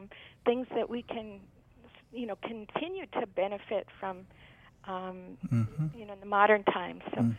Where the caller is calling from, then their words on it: Palmer, Alaska, United States; I'm calling from Palmer, and in Palmer we have Colony Days